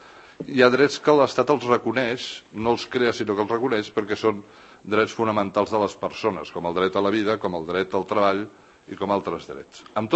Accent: Catalonia, Spain; first language ca; jo també sóc català, de que jo estimo la meva terra igual o més que els que estaven allà donant-se la mà. En el sentit que jo vaig aprendre el català de la meva mare, com el meu avi, com el meu besavi, com el meu tataravi

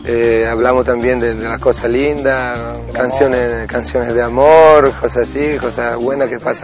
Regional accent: Italy; first language Italian; Spanish is a second language; las letras las escribo yo y son claramente en italiano, porque yo soy italiano, a pesar de que hablo así.

